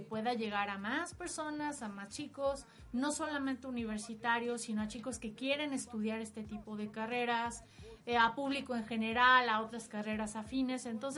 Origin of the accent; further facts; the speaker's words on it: Mexico; no nos damos el crédito que tenemos que dar como mexicanos.